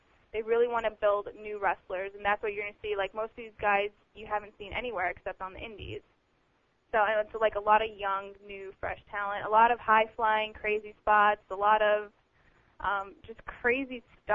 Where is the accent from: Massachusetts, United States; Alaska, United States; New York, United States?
New York, United States; New York City; But I just really didn't like Nashville that much. Like, I'm from New York City, so it was really different for me.